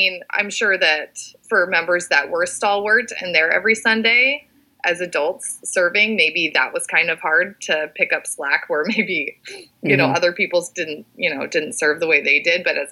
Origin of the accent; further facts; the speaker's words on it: South Dakota, United States; I grew up in South Dakota, member of the church, born and raised. Born and raised in a branch.